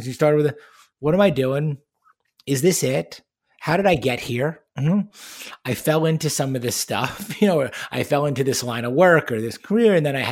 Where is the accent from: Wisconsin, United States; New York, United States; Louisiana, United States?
New York, United States; So where I grew up on Long Island and in New York, I was a big tennis player, you know, growing up.